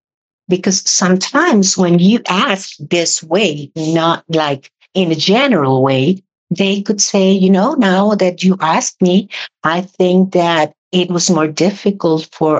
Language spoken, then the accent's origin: English; Costa Rica; also born or lived in Cuba; in my family, I was born in Cuba, and I came to Costa Rica when I was small.